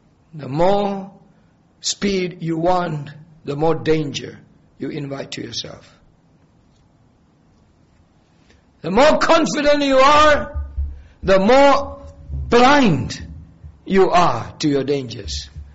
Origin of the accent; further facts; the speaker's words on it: India; when I was growing up in India.